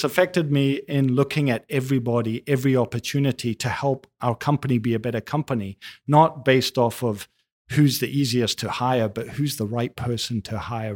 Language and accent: English; South Africa; growing up in South Africa during apartheid, it had a massive, massive impact on me.